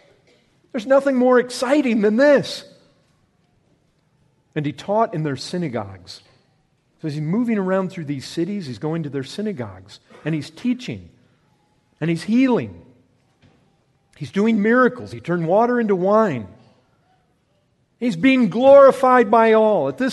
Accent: Paw Paw, Michigan, United States; I grew up in Pawpaw, Michigan. It's like that.

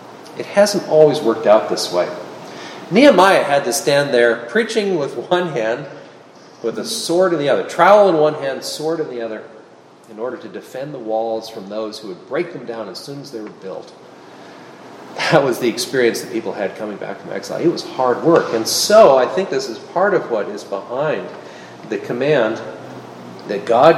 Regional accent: Philadelphia, Pennsylvania, United States; now in New York, United States; Well, here we are in a city. I come from Philadelphia. This is New York and the area around it.

